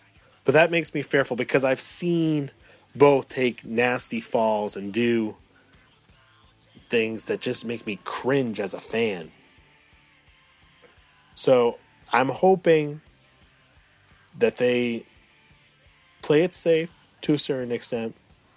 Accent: Boston, Massachusetts, United States; my hometown, Boston, Massachusetts

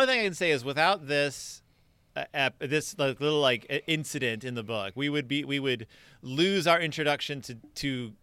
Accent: Spring, Texas, United States; going to, like, my hometown, like, I'm from Spring, Texas.

